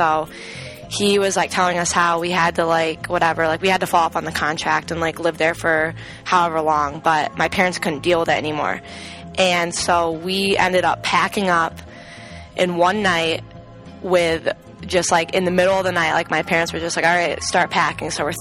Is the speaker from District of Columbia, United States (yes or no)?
no; Loveland, Colorado, United States; also born or lived in Ithaca / Fort Collins; I was born in Ithaca, like I said previously, and then after that, I moved to Loveland, Colorado, and I lived there in Colorado for 7 years total, but I also lived in Fort Collins, Colorado, and we lived in several different houses